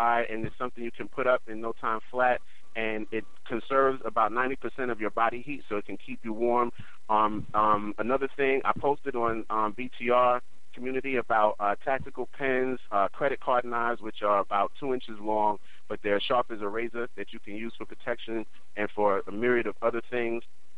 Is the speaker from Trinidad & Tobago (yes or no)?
yes; Trinidad & Tobago; Actually, we grew up using those in Trinidad quite often